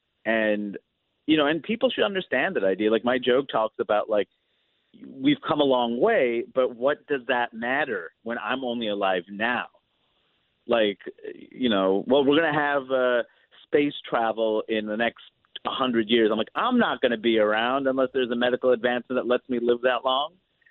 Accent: New York, United States; growing up in New York, really diverse place

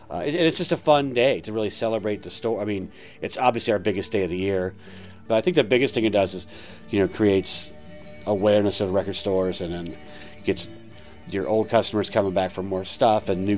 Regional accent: Westerville, Ohio, United States; I grew up in Westerville.

